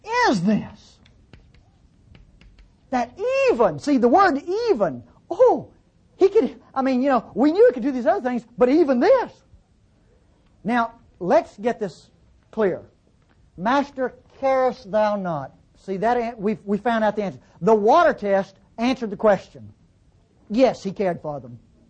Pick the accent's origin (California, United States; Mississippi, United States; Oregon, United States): Mississippi, United States; But you got to remember, I'm from North Mississippi.